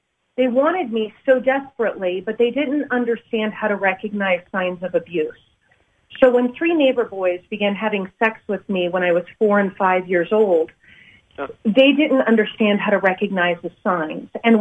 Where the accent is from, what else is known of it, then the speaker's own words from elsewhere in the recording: Paradise, California, United States; born there; that they actually drove to Paradise, California, while my mom was in labor, so that I could say that I was born in Paradise.